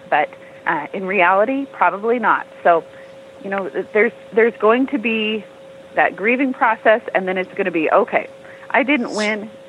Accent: Wyoming, United States; To say that I was from Wyoming at that time was, it was an incredible feeling.

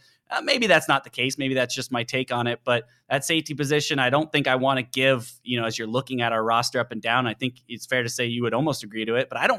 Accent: Seattle, Washington, United States; I grew up in the Seattle area for a long time

